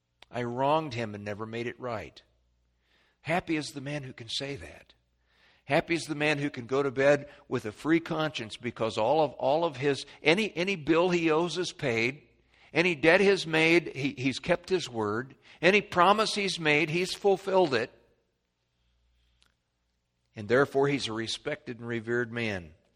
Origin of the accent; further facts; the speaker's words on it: United States; I grew up in Clark County and I went off to the far country. I mean, St. Louis and Chicago and Detroit from here, those are certainly far countries. But the Lord allowed me to come back.